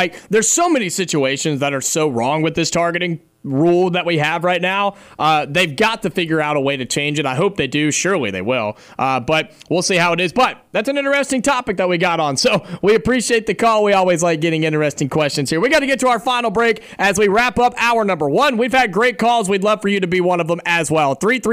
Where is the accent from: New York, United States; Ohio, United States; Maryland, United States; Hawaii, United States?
Ohio, United States; I grew up in Ohio for a long time, and all of my friends are Ohio State fans